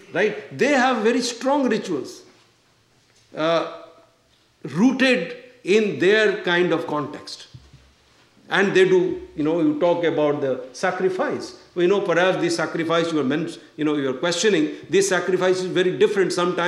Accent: Puri, Odisha, India; this god called Jagannath, located in Puri, my home state

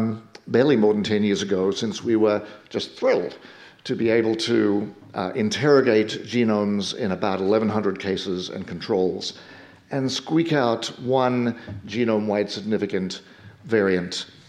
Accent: Oxford, South East England, United Kingdom; even though I'm from Oxford

